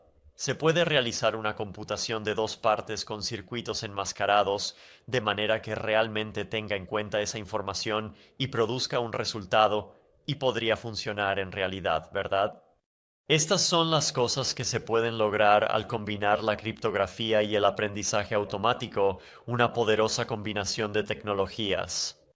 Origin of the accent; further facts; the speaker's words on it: Canada; tú eres argentino y yo soy de Canadá. Ambos provenimos de países diferentes.